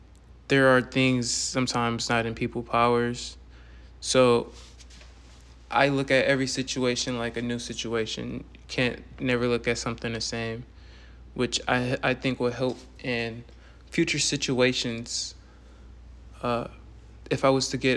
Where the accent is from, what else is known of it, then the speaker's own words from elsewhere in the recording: Milwaukee, Wisconsin, United States; moved away as an adult; I was born in Milwaukee, Wisconsin. And I stayed in Milwaukee for about 18 years. Went to high school at Milwaukee Lutheran